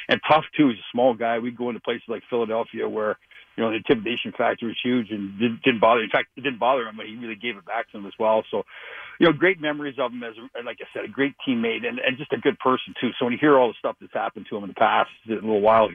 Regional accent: Canada; I grew up in Canada.

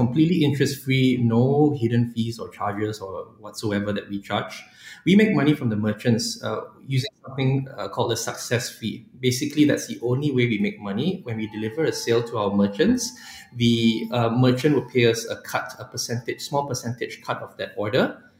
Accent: Malaysia; not just because I'm Malaysian.

